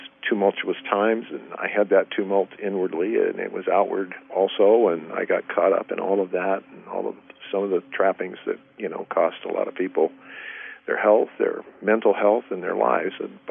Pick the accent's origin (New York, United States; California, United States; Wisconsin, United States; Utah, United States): Utah, United States; Salt Lake City; born there; You know, I actually grew up in the Mormon church, Hank. I think you know that. I was born in Salt Lake City. Family, I don't know how many generations were, you know, Utah grounded and part of that church.